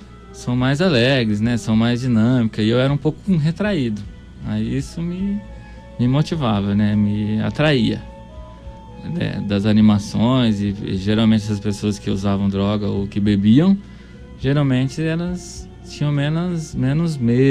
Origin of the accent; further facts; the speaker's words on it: Dourados, Mato Grosso do Sul, Brazil; Eu sou aqui de Dourados, sou nascido aqui, criado aqui.